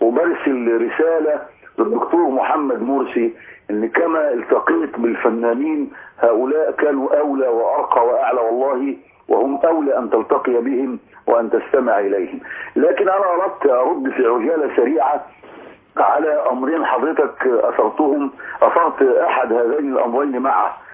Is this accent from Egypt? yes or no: yes; Egypt; إحنا مصريين ومصر حر